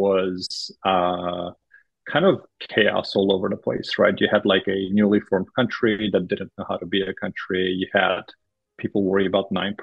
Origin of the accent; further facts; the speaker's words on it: Armenia; English is a second language; now in United States; So I grew up in Armenia, and my parents always had this kind of focus on education, that education is the future.